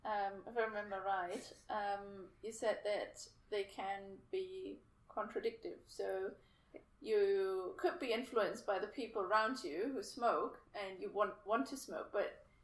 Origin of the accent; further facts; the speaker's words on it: Germany; English is a second language; now in Australia; So I am from Germany. Mm-hmm. Germany has a pretty high smoking rate.